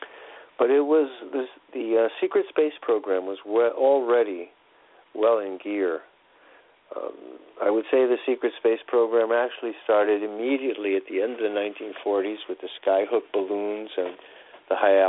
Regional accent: New York, United States; I grew up in Hell's Kitchen in New York, and there were gangs, and rival gangs, and a lot of machismo.

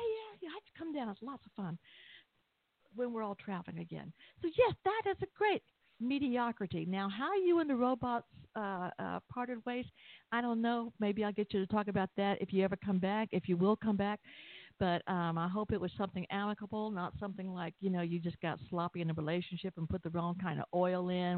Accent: Atlanta, Georgia, United States; And I said, you know I'm from Atlanta, right?

